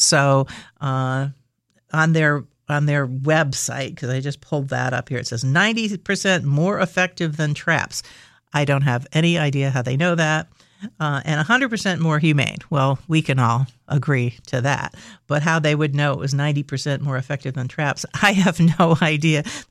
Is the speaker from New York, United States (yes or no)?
yes; New York City, New York, United States; I grew up in New York City.